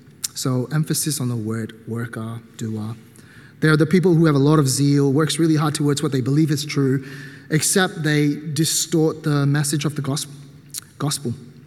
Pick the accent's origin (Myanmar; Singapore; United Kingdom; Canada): Myanmar; So I'm from Burma, if you guys don't know that.